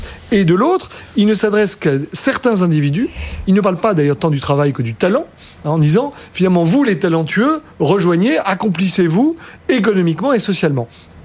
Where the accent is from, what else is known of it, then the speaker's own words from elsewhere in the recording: Marseille, Provence-Alpes-Côte d'Azur, France; born there; je suis né à Marseille